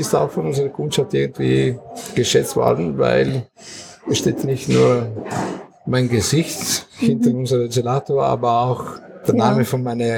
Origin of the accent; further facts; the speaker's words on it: Trieste, Friuli-Venezia Giulia, Italy; weil ich komme aus Triest und damit Kaffee